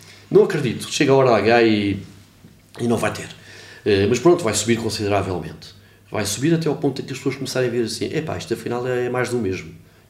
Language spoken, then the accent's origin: Portuguese; Portugal; porque eu sou português